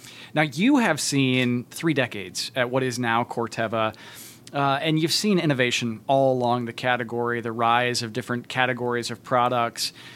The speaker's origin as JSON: {"language": "English", "region": "Indiana", "country": "United States", "tie": "born or raised there", "said": "I grew up in Tipton County, Indiana, and I remember seeing the Pioneer signs along the side of the road."}